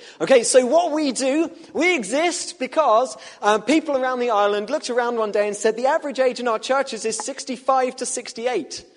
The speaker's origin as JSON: {"language": "English", "region": "South East England", "country": "United Kingdom", "said": "I'm from City Morning, Kent, the southeast of England. Originally came up here to do my degree"}